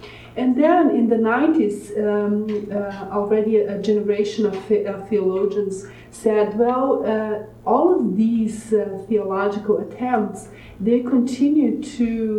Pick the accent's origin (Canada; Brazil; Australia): Brazil; I'm from Brazil